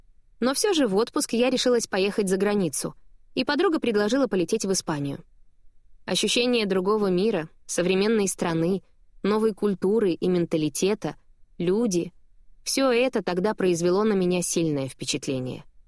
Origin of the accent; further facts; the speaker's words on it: Moscow, Russia; moved away as an adult; now in Los Angeles, United States; И вот уже 6 лет я живу в солнечном городе Лос-Анджелесе, штат Калифорния. Переехала я из Москвы, в которой родилась и прожила полных 28 лет.